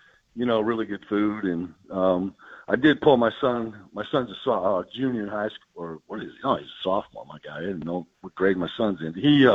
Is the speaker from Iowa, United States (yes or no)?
yes; Iowa, United States; I grew up in Iowa. I went to all the Iowa football games.